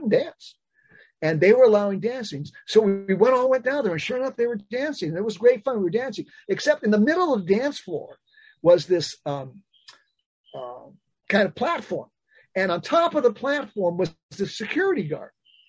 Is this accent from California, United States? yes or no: yes; Los Angeles, California, United States; Well, I didn't grow up in Portland. I grew up in Los Angeles.